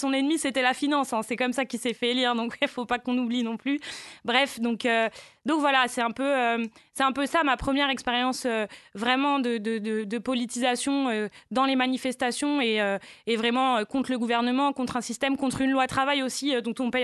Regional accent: Orléans, Centre-Val de Loire, France; Bah, j'ai grandi à Orléans-la-Source. Donc dans les quartiers un peu populaires, mais en pavillon.

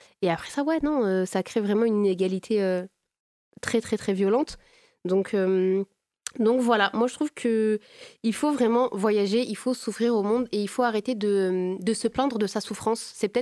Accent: France; also born or lived in Tunisia; moi pour le coup je suis née en Tunisie, je suis arrivée, j'avais un an, donc moi c'est, voilà, quand je dis je retourne, en fait ce qui est cool avec moi c'est que je dis je retourne en France et je retourne en Tunisie

